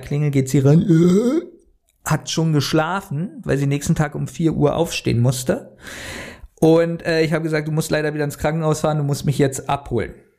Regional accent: Berlin, Germany; Du kommst doch nicht aus Berlin, oder? Sag ich, doch.

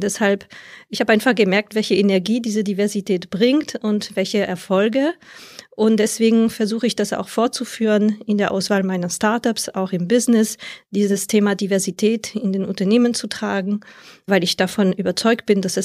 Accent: France; German is a second language; now in Netherlands; ich bin Französin. Ich lebe aktuell in den Niederlanden. Das ist meine 7. Auswanderung.

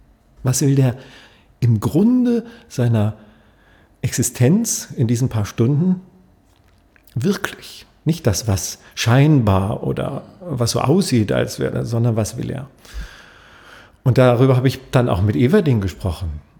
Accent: Berlin, Germany; ich bin als Berliner wahrscheinlich auch ziemlich weit weg von einem Wiener. Ich bin jetzt sicher kein typischer Berliner, ich spreche keinen Berliner Akzent und ich mag auch keinen Berliner Akzent besonders und auch den brandenburgischen auch nicht.

